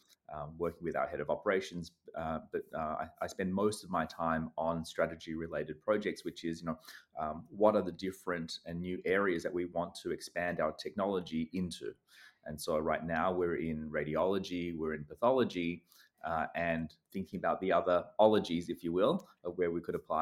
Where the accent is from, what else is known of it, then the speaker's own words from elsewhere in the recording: Sydney, New South Wales, Australia; And I grew up in Sydney, but have lived in a number of places around the world since, working in tech. Right now, I'm living in Sydney.